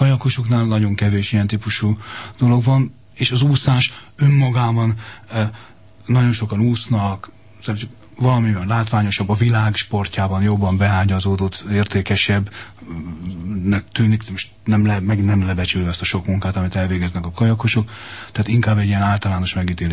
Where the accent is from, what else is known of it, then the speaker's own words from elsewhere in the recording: Hungary; hogy magyarok vagyunk, és hogy ennyire szeretjük egymást